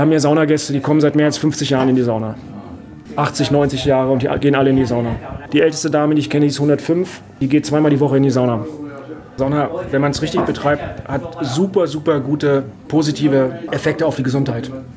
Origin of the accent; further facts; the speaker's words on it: Wernigerode, Saxony-Anhalt, Germany; also born or lived in Norway; now in Tampere, Finland; Ich komme ursprünglich aus dem Harz, aus Wernigerode. Aber ich habe sehr lange nicht mehr in Deutschland gelebt. Ich habe viele Jahre in Norwegen gelebt und bin dann nach Finnland gezogen. Ja, und jetzt bin ich hier in Tampere